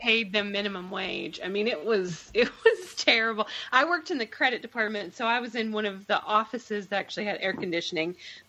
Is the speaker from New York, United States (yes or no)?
no; Tennessee, United States; And I'm from Tennessee. So like the buckle of the Bible Belt